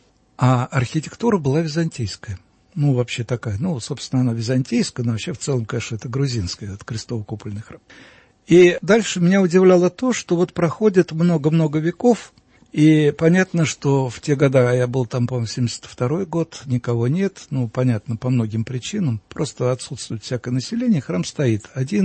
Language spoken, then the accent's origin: Russian; Moscow, Russia; born there; я родился в Москве